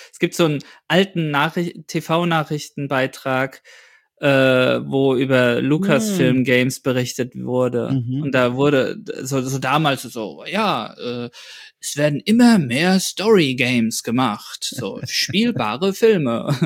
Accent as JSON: {"language": "German", "town": "Aschaffenburg", "region": "Bavaria", "country": "Germany", "tie": "born or raised there", "said": "Und das war dann hier in meiner Heimat, in Aschaffenburg war das Festival"}